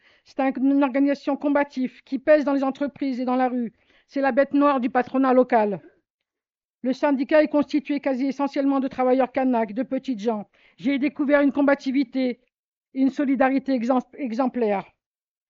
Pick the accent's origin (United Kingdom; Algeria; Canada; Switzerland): Algeria; Kabylie; now in New Caledonia; l'insurrection kabyle, mon pays d'origine